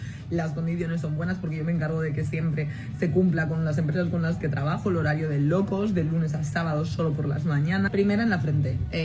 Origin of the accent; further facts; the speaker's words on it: Valencian Community, Spain; Yo que soy valenciana